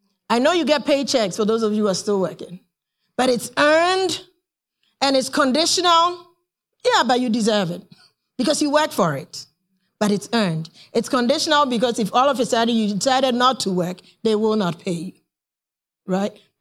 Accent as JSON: {"language": "English", "town": "Long Island", "region": "New York", "country": "United States", "tie": "born or raised there", "said": "I mean, when I was growing up in Long Island, I knew some people who were millionaires."}